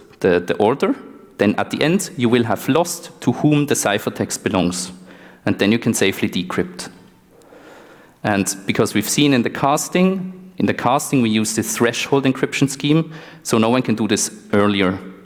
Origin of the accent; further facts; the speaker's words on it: Switzerland; English is a second language; Sorry, it's always Switzerland, but I'm from Switzerland.